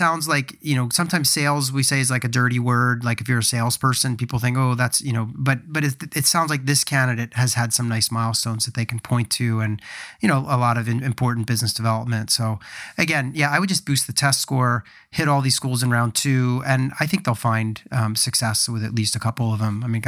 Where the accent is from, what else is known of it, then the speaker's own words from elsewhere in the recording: India; I worry about being overrepresented as an Indian candidate with an engineering background